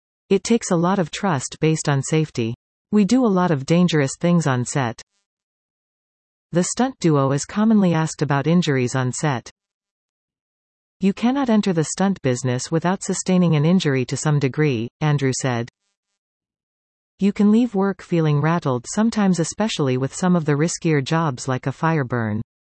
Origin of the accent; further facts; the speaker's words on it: Preston, Ontario, Canada; I was born and raised in Preston and I'm so incredibly proud of that.